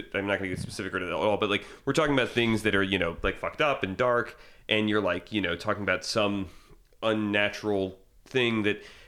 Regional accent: Georgia, United States; I mean, I'm from Georgia, so I could do something.

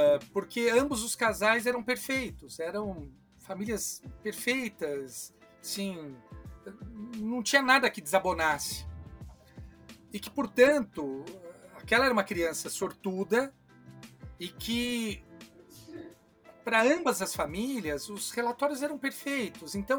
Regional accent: Bebedouro, São Paulo, Brazil; quando eu era criança lá em Bebedouro

